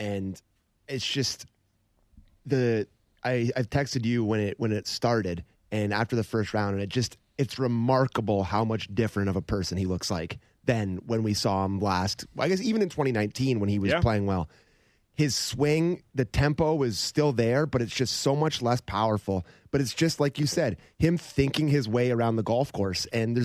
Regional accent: Toronto, Ontario, Canada; I'm from Toronto.

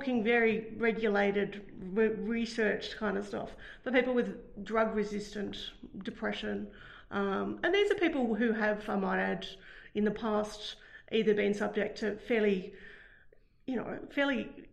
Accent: Australia; I'm Australian.

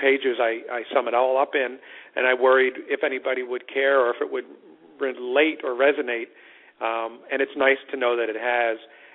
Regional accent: Philadelphia, Pennsylvania, United States; I still felt like I was pumping gas growing up in Philadelphia, or the kid, you know, in the basement of my Northeast Philadelphia row home just staring at TV wondering how it gets made

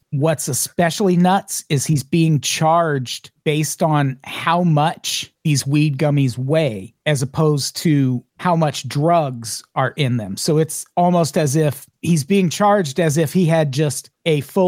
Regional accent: Illinois, United States; I know when I grew up in Illinois, it was pretty well known

